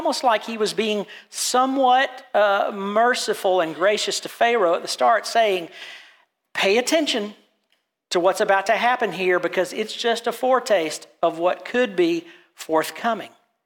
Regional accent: Georgia, United States; I grew up in Georgia.

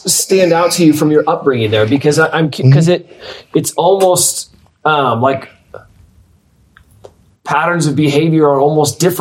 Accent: Midwest, United States; I mean, at least it was from growing up in the Midwest, I didn't even, you can read about it in a book.

